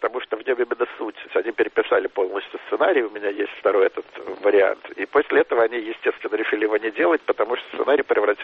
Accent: Israel; я из Израиля, и то, что я из Израиля впервые видимый в Голливуде русский мигрант, значит, евреи из России, успешные в Израиле

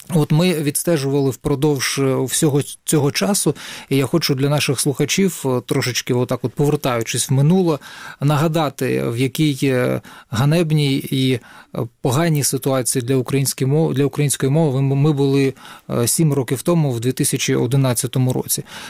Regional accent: Donetsk Oblast, Ukraine; в моїй рідній Донецькій області

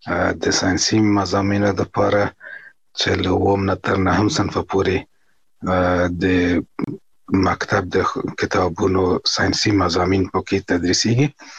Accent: Kabul, Afghanistan; کابل کې زیږیدلی یم په ملالۍ زیږنتون کې د داود خان د کودتا نه څو میاشتې مخکې یعنی د 1950 کال په دلوه کې

